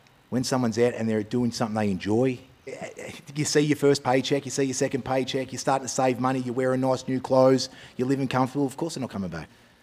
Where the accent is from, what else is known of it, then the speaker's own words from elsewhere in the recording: Ballarat, Victoria, Australia; From up Warrnambool way, but I'm born and raised in Ballarat.